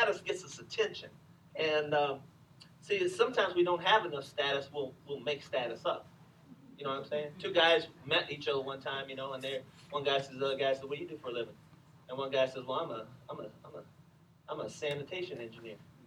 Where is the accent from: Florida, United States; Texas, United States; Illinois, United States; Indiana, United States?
Illinois, United States; I lived in a mobile home a couple of times. I'm from Illinois.